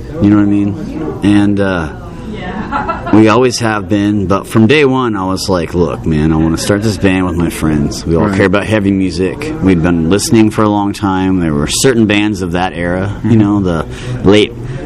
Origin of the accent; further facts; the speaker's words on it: Oklahoma, United States; But I mean, I'm from Oklahoma, so that's my excuse, you know.